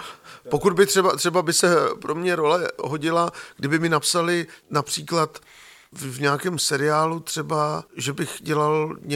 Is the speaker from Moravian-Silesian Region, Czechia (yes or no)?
yes; Ostrava, Moravian-Silesian Region, Czechia; accent: Ostrava dialect; jsem vyrůstal v ostravštině a takzvané moravizmy, které jsou v nás zakořeněny